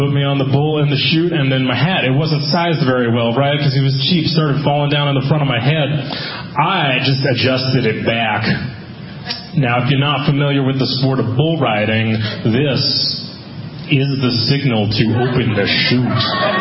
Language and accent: English; Boston, Massachusetts, United States; I confuse people a lot of times because I'm from Boston originally. That's where I lived most of my life.